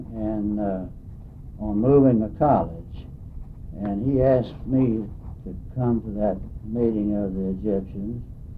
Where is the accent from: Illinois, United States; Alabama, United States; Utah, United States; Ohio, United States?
Alabama, United States; Anniston; born there; I was born in Anniston, Alabama.